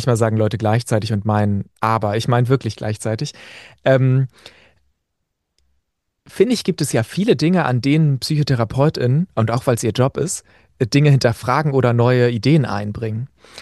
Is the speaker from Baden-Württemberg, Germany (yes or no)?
no; Saxony, Germany; accent: Saxon; ich werde immer, was weiß ich, ausgelacht für meinen sächsischen Akzent, als Teil von Diskriminierung Ost